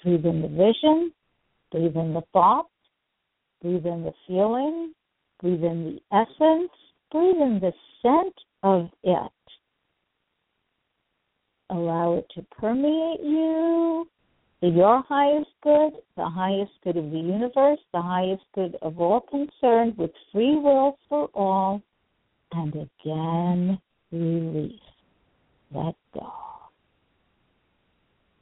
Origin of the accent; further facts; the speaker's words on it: New York, United States; I'm a city woman, I come from New York. I have never lived on a farm.